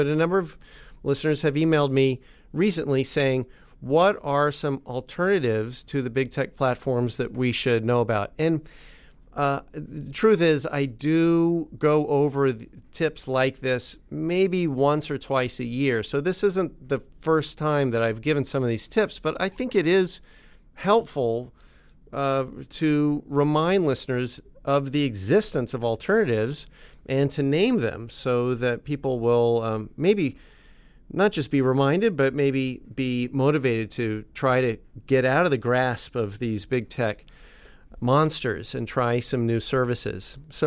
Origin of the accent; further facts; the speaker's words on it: United States; And I have nothing against the U.S. I'm American. I love my country and so on.